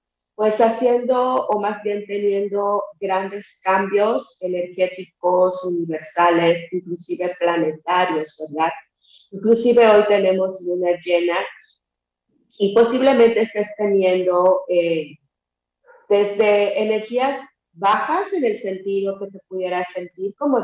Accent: Yucatán, Mexico; Con todas estas cualidades que nos caracterizan los mexicanos. Soy yucateca

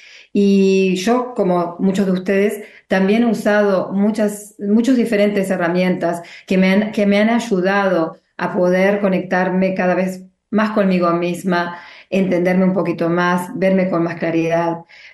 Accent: Uruguay; now in Sydney, Australia; soy uruguaya, pero vivo en Australia hace más de 40 años.

